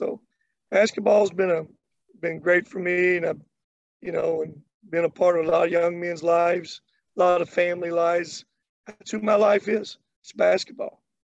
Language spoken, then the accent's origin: English; Kentucky, United States; Well, you know, JR, where I was from, you know, I grew up in Kentucky. I grew up just not in Kentucky, but out in the country.